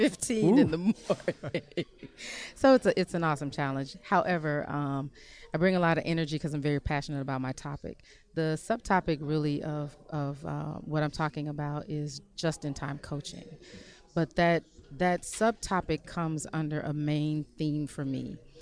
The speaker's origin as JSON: {"language": "English", "region": "the South", "country": "United States", "said": "So I'm a Southerner, and I live here in Atlanta"}